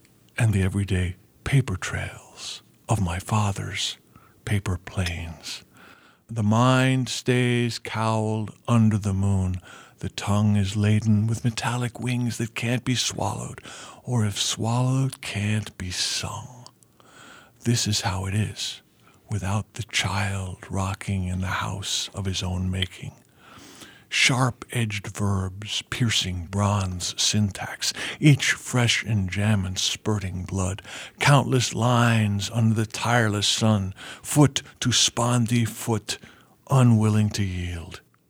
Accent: New York City, New York, United States; my parents were from Ireland, and I grew up in Queens, New York

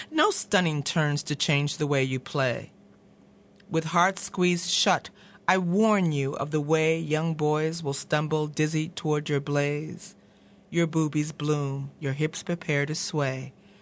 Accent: Chicago, Illinois, United States; I'm originally from Chicago

